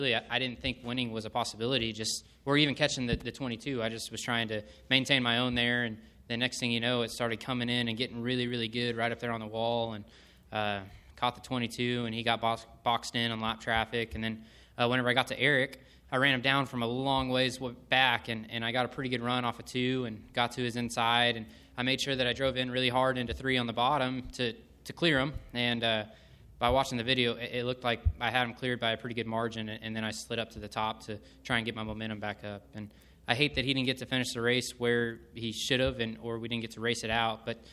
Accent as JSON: {"language": "English", "region": "Oklahoma", "country": "United States", "tie": "born or raised there", "said": "the Chili Bowl will always be my number one because I grew up in Oklahoma, and that's what racing meant to me."}